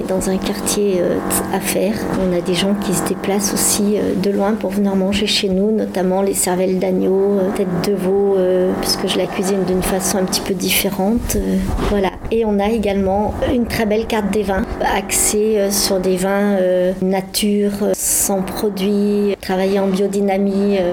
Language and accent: French; Lyon, Auvergne-Rhône-Alpes, France; born there; Moi, j'adore Lyon. Je suis née à Lyon. J'aime ma ville plus que tout, quoi. Quand je pars, je suis toujours heureuse de revenir à Lyon.